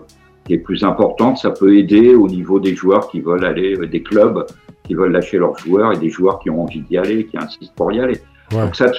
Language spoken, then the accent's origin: French; France; parce que chez nous, en France, la mentalité de la jeunesse a évolué